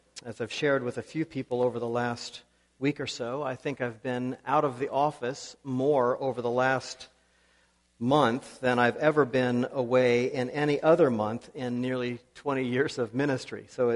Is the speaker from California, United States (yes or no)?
no; Indiana, United States; now in Winnipeg, Canada; manned the fort back here in Winnipeg. First, we visited my parents at their home in Kentucky, though we are from Indiana originally.